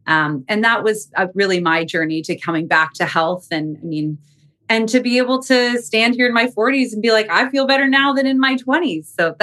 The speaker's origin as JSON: {"language": "English", "country": "Canada", "lives_now": "United States", "said": "I'm originally Canadian. I live in Arizona right now."}